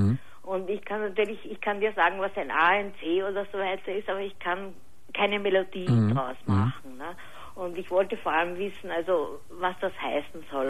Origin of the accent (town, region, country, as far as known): Austria